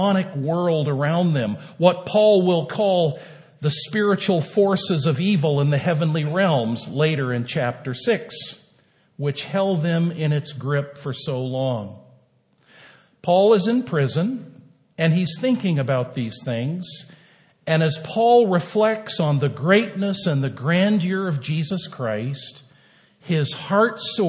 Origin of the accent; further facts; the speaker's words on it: Seattle, Washington, United States; When I was a kid growing up in Seattle, way back in 1966